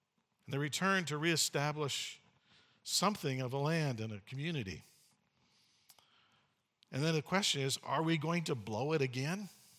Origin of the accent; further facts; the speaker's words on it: Canada; When I read that as a Canadian citizen with some of the data I'll give you later, I felt the same way.